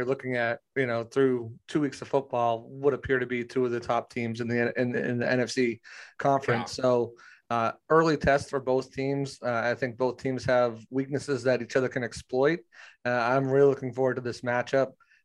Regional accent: New England, United States; now in Tampa, United States; I am from New England originally. So I grew up rooting for Tom Brady and the Patriots. I've recently moved down to Tampa about 2 years ago

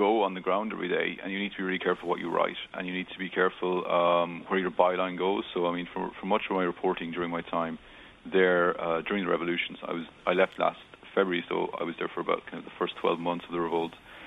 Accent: Ireland; Being Irish

